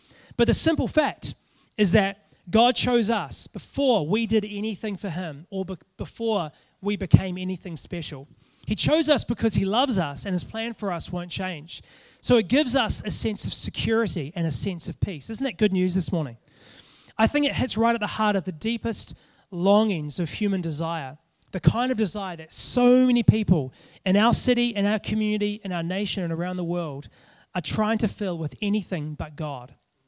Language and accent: English; New Zealand; now in Australia; I know that AFL is like big over here, but I'm a Kiwi boy, so it's Union for me.